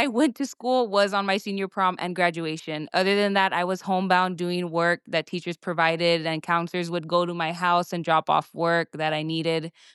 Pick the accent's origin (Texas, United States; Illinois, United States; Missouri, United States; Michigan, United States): Texas, United States; Donna; also born or lived in Harlingen, United States; I'm from the Valley, born in Harlingen, raised in Donna, and then stayed in the Valley. Haven't moved anywhere outside of the Valley. The Valley is my home.